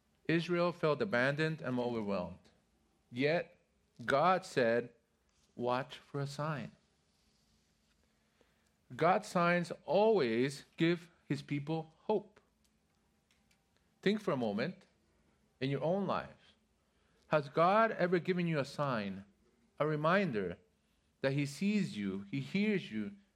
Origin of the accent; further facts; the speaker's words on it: Mexico City, Mexico; I grew up in Mexico City.